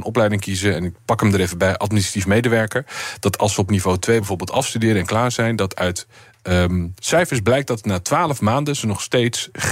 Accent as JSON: {"language": "Dutch", "country": "Netherlands", "said": "dat wij de faciliteiten activiteiten waar wij als Nederlanders gebruik van maken"}